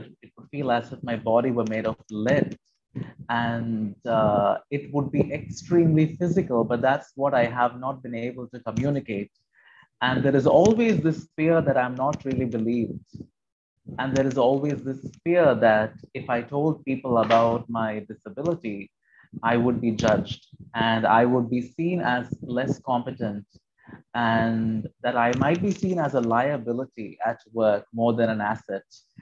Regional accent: India; So I'm Indian, I'm a brown man.

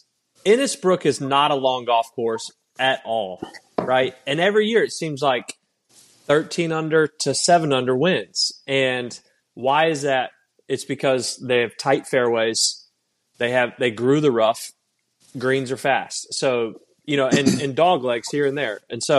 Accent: Raleigh, North Carolina, United States; Hey, William and I, we're from Raleigh.

